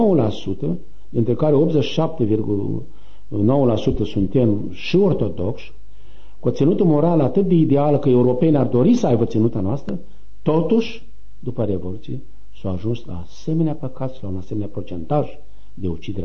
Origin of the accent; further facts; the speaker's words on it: Măgirești, Bacău County, Romania; born there; Eu sunt născut în satul de și parohia Măgirești, județul Bacău.